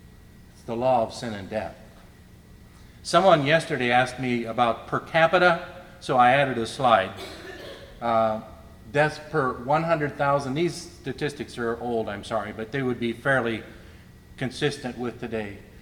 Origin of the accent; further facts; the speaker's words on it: Philadelphia, Pennsylvania, United States; I'm from Philly